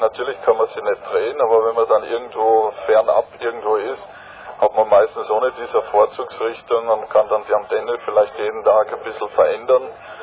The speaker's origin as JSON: {"language": "German", "country": "Austria", "said": "also 5 Franzosen und ich als Österreicher"}